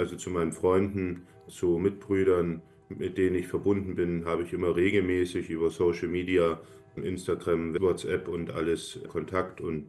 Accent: Germany; weil Deutschland ist meine Heimat

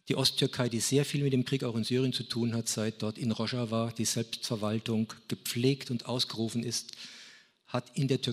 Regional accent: Worms, Rhineland-Palatinate, Germany; born there; now in Freising, Germany; Ich komme aus Freising bei München, bin aber gebürtiger Wormser

